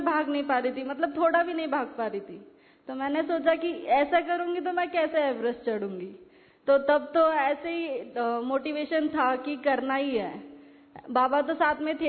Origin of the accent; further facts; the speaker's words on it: Maharashtra, India; मैं महाराष्ट्र से हूँ।